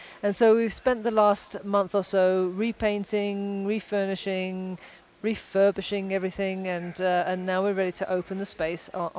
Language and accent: English; England, United Kingdom; also born or lived in Canada; Well, okay, I'm from England via Canada, you know.